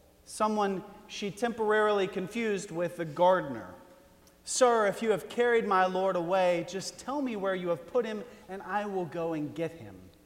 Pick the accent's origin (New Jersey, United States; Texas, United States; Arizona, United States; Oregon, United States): Texas, United States; Maybe it's because I grew up here in Texas, but the image of Jesus as the good shepherd, it was never really one that I connected with as a kid.